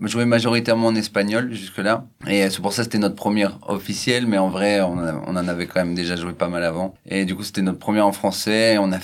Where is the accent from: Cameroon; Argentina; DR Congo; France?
France; Bourgogne-Franche-Comté; je viens du Jura